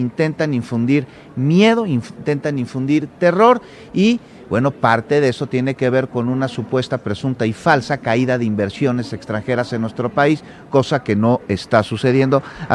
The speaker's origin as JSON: {"language": "Spanish", "country": "Mexico", "said": "pues como mexicanos, saber cómo afecta, cómo no afecta"}